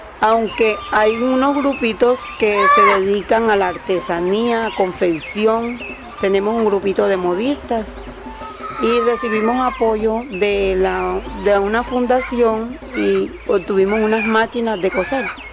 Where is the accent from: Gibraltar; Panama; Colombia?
Colombia; Pajonalito, Sucre; soy desplazada de Pajonalito, un corregimiento de acá de San Onofre. Cuando llegué al municipio de San Onofre, no nos recibieron como tan bien.